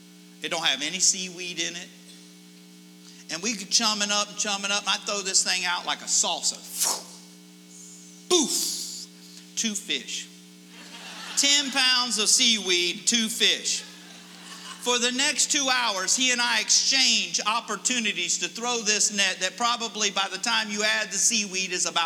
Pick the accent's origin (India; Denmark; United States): United States; Panama City Beach, Florida; It's where I grew up in Northwest Florida. It's Panama City Beach.